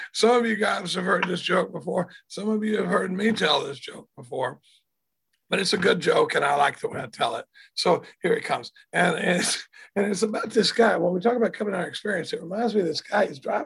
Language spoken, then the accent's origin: English; Dallas, Texas, United States; now in Austin, United States; I came up here I live in Austin. I grew up in Dallas, Texas. But I've been in Austin for over 40 years